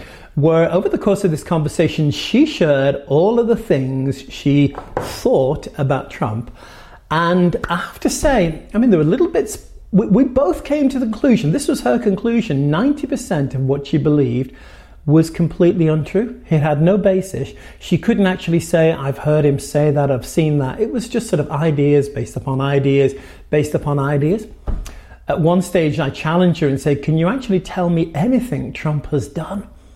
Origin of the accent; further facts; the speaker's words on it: United Kingdom; And I have to say this as a Brit, some of you Brits will know what I mean here.